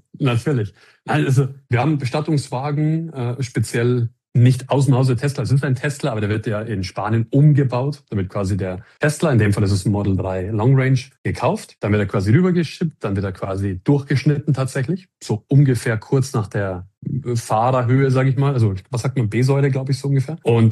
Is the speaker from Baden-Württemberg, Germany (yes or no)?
no; Landshut, Bavaria, Germany; Also ich bin aus Landshut, aus dem schönen Niederbayern.